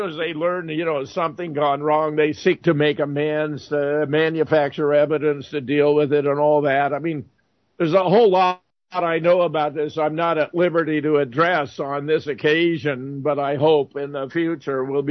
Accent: California, United States; also born or lived in Pasadena; I was born in Pasadena and grew up in California.

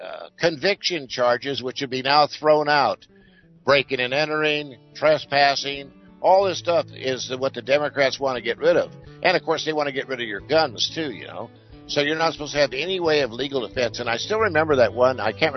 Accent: California, United States; born there; I have never seen that in my entire – and I was born in California.

